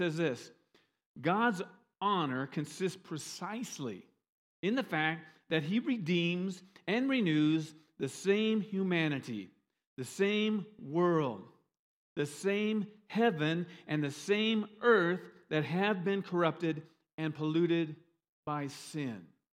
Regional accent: Iowa, United States; Now, I grew up in Iowa and I worked on a lot of farms, detasseling or, you know, walking beans

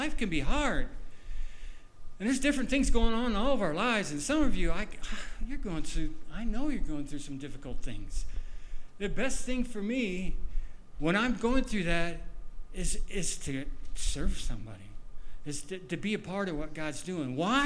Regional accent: Iowa, United States; I haven't spent a lot of time with sheep, but I grew up in Iowa. I was certainly around sheep.

